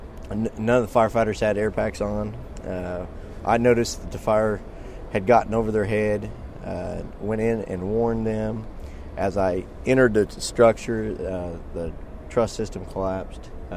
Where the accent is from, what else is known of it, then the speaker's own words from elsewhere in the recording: Lafayette, Indiana, United States; From Lafayette, Indiana.